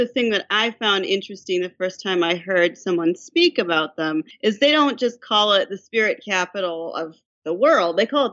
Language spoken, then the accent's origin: English; Midwest, United States; now in Vermont, United States; and I'm from the Midwest originally, and I live in Vermont now.